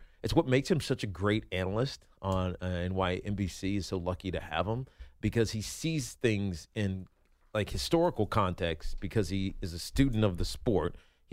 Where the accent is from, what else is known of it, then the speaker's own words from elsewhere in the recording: Virginia, United States; moved away; BT, I grew up in Southwest Virginia.